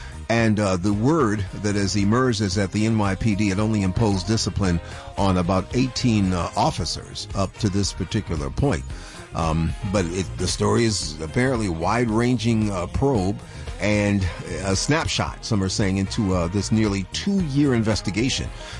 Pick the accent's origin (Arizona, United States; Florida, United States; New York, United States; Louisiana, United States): New York, United States; Buffalo; kind of close to my hometown of Buffalo, New York.